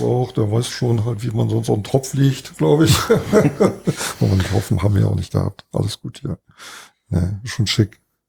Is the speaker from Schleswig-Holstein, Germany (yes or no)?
yes; Schleswig-Holstein, Germany; Ich komme ja aus Nordfriesland oben, also Nordfriesland mit E.